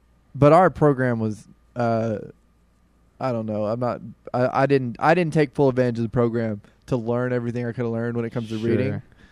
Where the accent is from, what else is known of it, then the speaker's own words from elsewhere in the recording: Nashville, Tennessee, United States; I'm a redneck from South Nashville at heart, so I could drive anything.